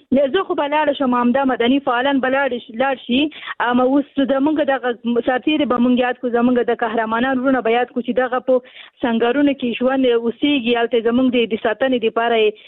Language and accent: Pashto; Afghanistan; په افغانستان کې جنگ دی او تقریبا موږ په جنگ کې پیدا شو ویو په جنگ کې را لوي شوی یو